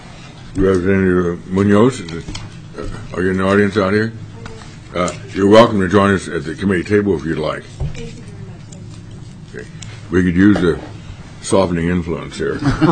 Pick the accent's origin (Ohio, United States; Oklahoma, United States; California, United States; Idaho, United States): California, United States; East Los Angeles; I grew up in East Los Angeles where Spanish was the predominant language.